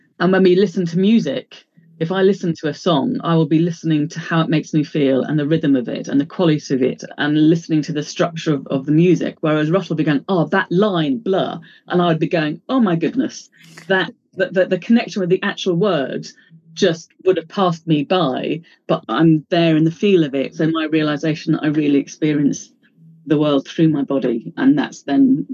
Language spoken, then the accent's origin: English; Ireland; now in England; I'm an Irish person in England. And when I go back to Ireland, there's a sense of fitting in a way.